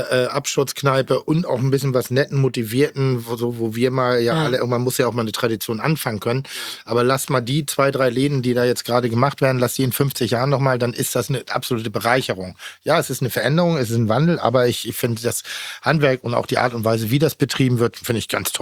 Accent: Hamburg, Germany; also born or lived in Pinneberg; als zugereister Hamburger, ich bin Pinneberger, aber ich lebe mein Leben lang in Hamburg

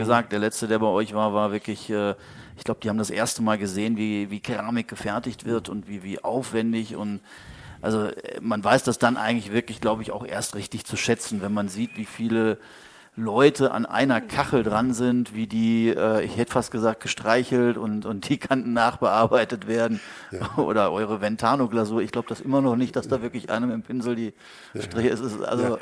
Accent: Northern Germany, Germany; Ich komme jetzt aus dem Norden

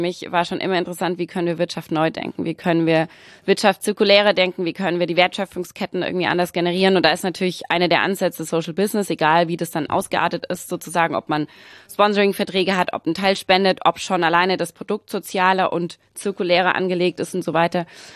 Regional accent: Baden-Württemberg, Germany; moved away as an adult; now in Hamburg, Germany; ich komme aus dem Schwabenländle und bin aber schon einige Jahre irgendwann mal dann nach Hamburg gezogen, auch wegen Studium, auch wegen der Arbeit.

